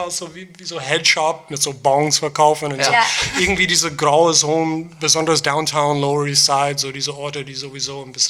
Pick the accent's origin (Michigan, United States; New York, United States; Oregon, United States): New York, United States; Long Island; German is a second language; also born or lived in Queens; ich bin in Queens geboren, aber ich bin auf Long Island aufgewachsen.